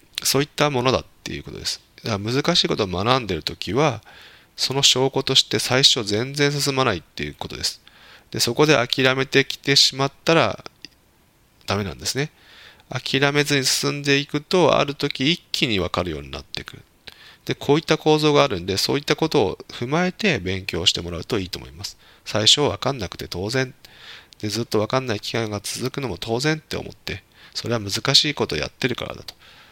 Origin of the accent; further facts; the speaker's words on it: Shiga, Japan; born there; 例えば僕だったら滋賀県生まれですよと、会社の社長してますよと